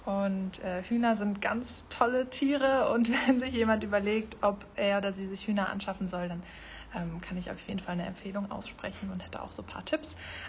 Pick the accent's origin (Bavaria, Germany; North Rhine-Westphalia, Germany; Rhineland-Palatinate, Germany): Rhineland-Palatinate, Germany; Mainz; now in Betzdorf, Germany; Ich komme aus Mainz. Ich bin in Mainz geboren und aufgewachsen und ja, habe dann hier ein Stellenangebot bekommen und habe mich sehr darüber gefreut. Und so bin ich in Betzdorf bzw. in Kirchen gelandet.